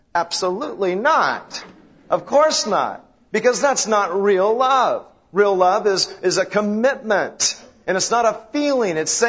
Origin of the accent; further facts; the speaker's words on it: Rialto, California, United States; he always has a piece of wheat coming out because I'm from Rialto.